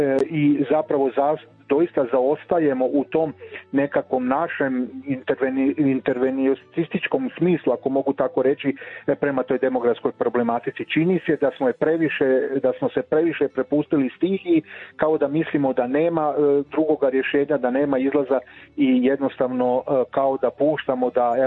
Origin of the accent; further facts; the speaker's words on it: Croatia; Zapravo samo u tome hoćemo li mi u nekom mjeri kao Hrvati.